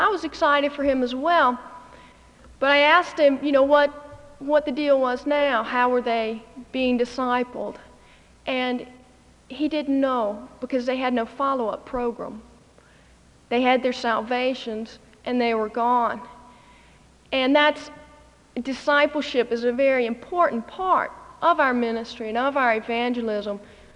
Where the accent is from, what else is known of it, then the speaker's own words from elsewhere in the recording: United States; particularly as a missionary and as an American, to be in the Canadian Olympics